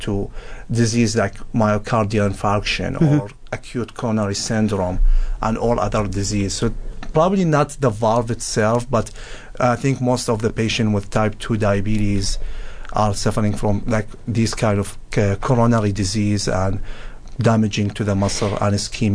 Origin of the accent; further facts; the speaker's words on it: Iraq; moved away as an adult; now in United States; So I'm originally from Iraq. I came in 2009 as a refugee into the United States.